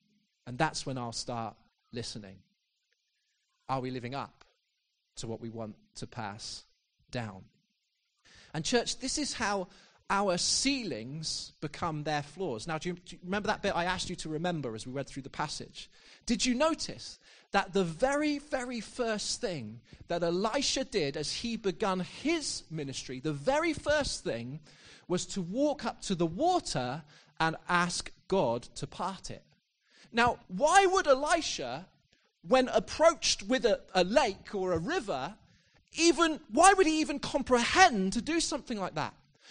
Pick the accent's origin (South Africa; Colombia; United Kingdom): United Kingdom; Exeter, South West England; I'm so grateful to the church that I was brought up in back in my hometown of Exeter.